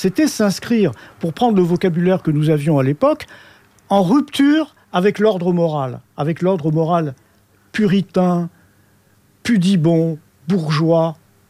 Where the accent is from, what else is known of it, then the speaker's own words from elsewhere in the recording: Algiers, Algiers Province, Algeria; born there; je suis né en Algérie, je suis né à Alger